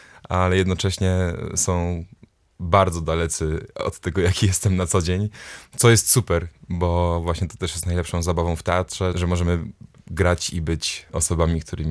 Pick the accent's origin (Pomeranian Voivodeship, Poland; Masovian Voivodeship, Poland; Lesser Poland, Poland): Pomeranian Voivodeship, Poland; Gdynia; also born or lived in Starogard Gdański; Ja pochodzę ze Starogardu Gdańskiego. To jest niedaleko, ale od czwartego roku życia mieszkam w Trójmieście, dokładnie w Gdyni